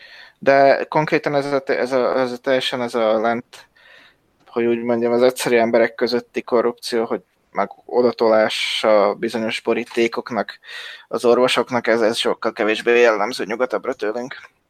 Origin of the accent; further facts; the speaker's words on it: Slovakia; mi, mint felvidéki magyarok kisebbség, két helyről is kapunk támogatásokat, a szlovák államtól is